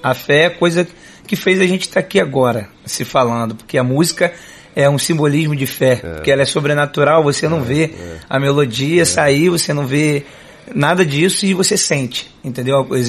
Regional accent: Niterói, Rio de Janeiro, Brazil; Na real, nasci no Cubango, é um bairro de Niterói. E é uma escola de samba em frente ao morro onde eu nasci.

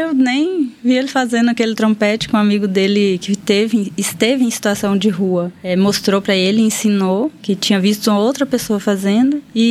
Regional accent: Tangará da Serra, Mato Grosso, Brazil; Continuamos atuando lá em Tangará, né? Que é a minha cidade, eu sou de Tangará.

